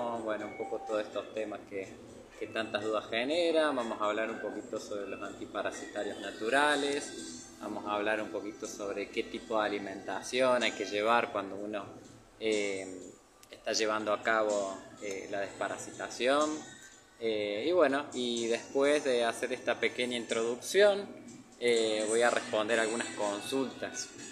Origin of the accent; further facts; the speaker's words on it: San Francisco, Córdoba, Argentina; Tengo 33 años, soy de Argentina, San Francisco, Córdoba, y ahora estoy de viaje, estoy en Guatemala.